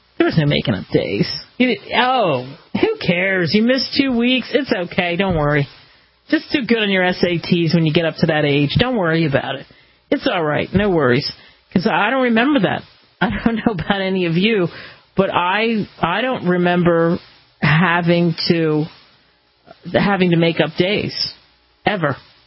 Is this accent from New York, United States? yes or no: no; Cherry Hill, New Jersey, United States; Probably in my hometown, they'll probably see that too in Cherry Hill and, you know, all the way up Philadelphia and Trenton.